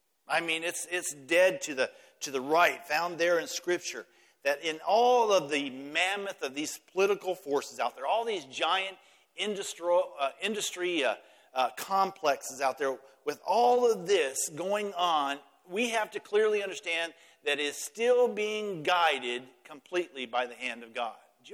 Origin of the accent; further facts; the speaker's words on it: Apache Junction, Arizona, United States; that's my hometown. That's where I was born and raised. That's where I went to elementary and junior and high school.